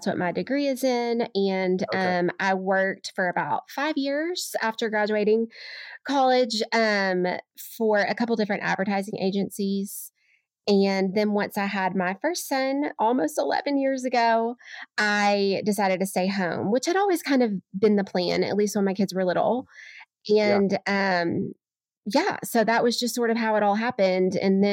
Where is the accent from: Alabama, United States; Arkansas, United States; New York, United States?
Arkansas, United States; I'm from Arkansas, and Razorbacks are a big deal here because they're about all we have.